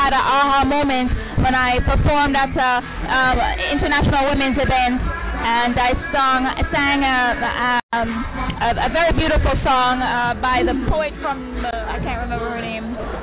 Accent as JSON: {"language": "English", "country": "Jamaica", "accent": "Jamaican", "said": "I used to feel very conscious of my Jamaican accent as a child growing up, and being in a North American school"}